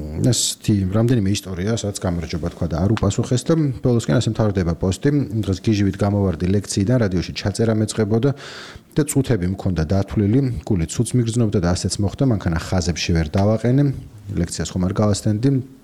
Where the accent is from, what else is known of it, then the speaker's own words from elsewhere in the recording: Mtskheta, Mtskheta-Mtianeti, Georgia; მე მცხეთელი ვარ და იქვე სალმებით ერთმანეთს